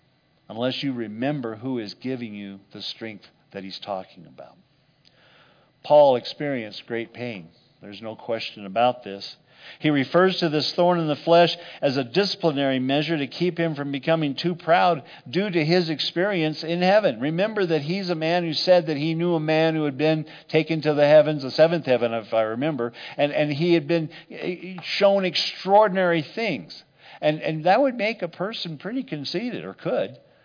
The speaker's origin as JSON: {"language": "English", "region": "Texas", "country": "United States", "accent": "Texas", "said": "I couldn't pronounce it with my Texas accent"}